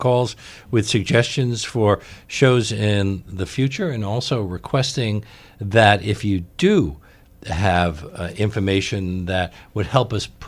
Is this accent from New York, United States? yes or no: yes; Brooklyn, New York, United States; because I grew up in Bed-Stuy